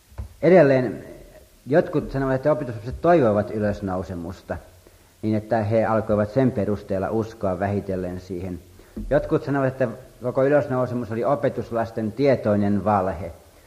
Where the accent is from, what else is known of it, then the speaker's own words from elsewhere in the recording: Kerava, Uusimaa, Finland; mä näin siellä mun kotipaikkakunnallani Keravalla